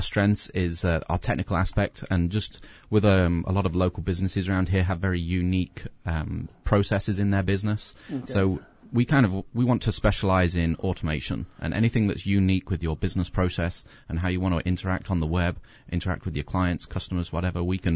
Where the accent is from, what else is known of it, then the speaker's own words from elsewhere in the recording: London, United Kingdom; now in Oshkosh, United States; No, I'm not. I'm from London.